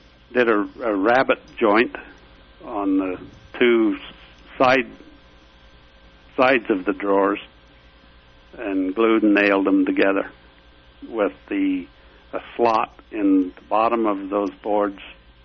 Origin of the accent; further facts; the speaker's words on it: Idaho, United States; I was born and raised in Idaho.